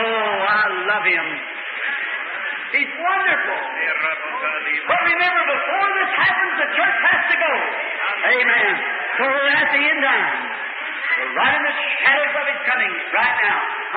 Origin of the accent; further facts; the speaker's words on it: United States; I'm an American. I love my country.